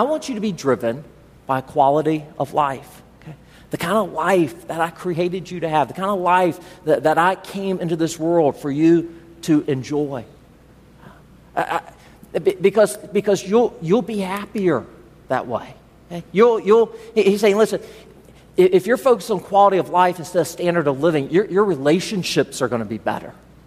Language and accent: English; United States; No, I'm an American. I can't lower my standard of living. They might deport me, right?